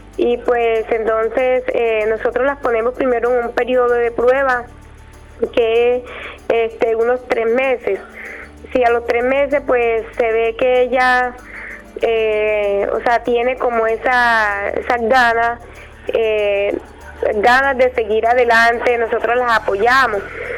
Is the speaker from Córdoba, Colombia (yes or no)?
yes; Córdoba, Colombia; mujeres berracas y echadas para adelante, porque así somos las mujeres del San Jorge.